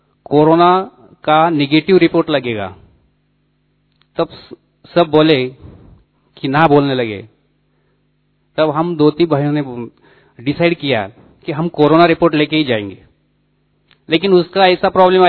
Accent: Malegaon, Maharashtra, India; मैं मालेगांव से हूं, मालेगांव महाराष्ट्र।

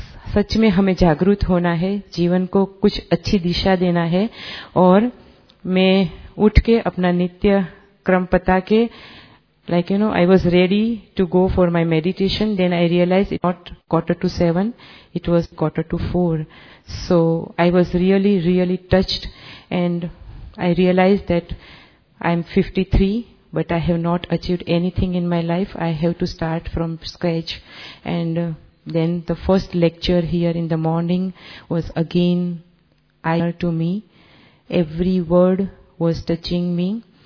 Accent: Mumbai, Maharashtra, India; मैं मुंबई से आई हूँ।

